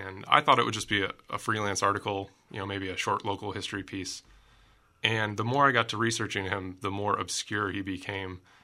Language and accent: English; Monmouth, Illinois, United States; I grew up in Monmouth and from Monmouth. Surely this isn't the Kirkwood that I know.